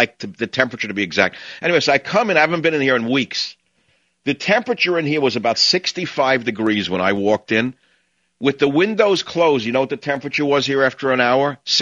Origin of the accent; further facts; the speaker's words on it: Bronx, New York, United States; And I didn't know, you know, a kid in the Bronx, what's Hermosa Beach? The names from Los Angeles to a kid from New York were very exotic.